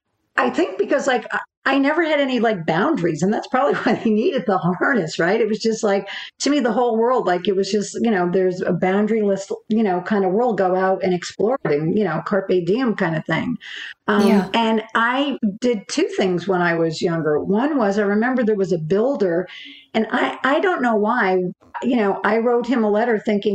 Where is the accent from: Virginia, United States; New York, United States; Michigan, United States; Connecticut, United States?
Connecticut, United States; Milford; yes, as you said, I grew up in Milford, Connecticut. You know, and when you think of Milford, Connecticut, you probably don't think of rodeos, right?